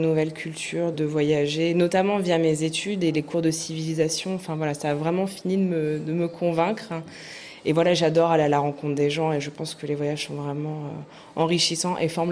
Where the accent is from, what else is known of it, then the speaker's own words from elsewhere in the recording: Paris, Île-de-France, France; moved away as an adult; now in Cambodia; j'ai 30 ans, je suis originaire de Paris et depuis à peu près un an et demi, je vis au Cambodge.